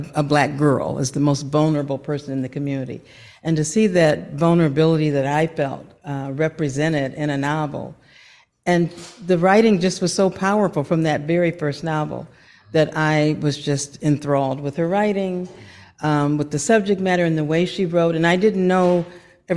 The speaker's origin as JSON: {"language": "English", "town": "Akron", "region": "Ohio", "country": "United States", "tie": "born or raised there", "said": "saw references to Akron, Ohio, which is my hometown."}